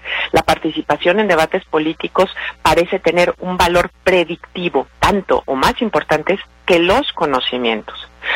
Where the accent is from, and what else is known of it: Mexico